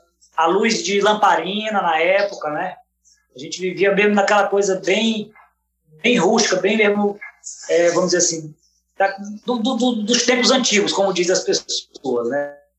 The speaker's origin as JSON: {"language": "Portuguese", "region": "Maranhão", "country": "Brazil", "moved": "yes", "lives_now": "Teresina, Brazil", "said": "sou oriundo do interior do Maranhão, cheguei em Teresina ainda no ano de 91, 92, eu vim para estudar"}